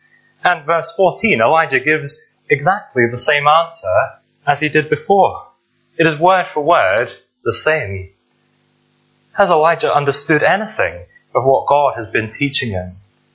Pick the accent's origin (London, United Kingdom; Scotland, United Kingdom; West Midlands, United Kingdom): London, United Kingdom; When I was growing up in London, sometimes we'd have a day out to the British Museum.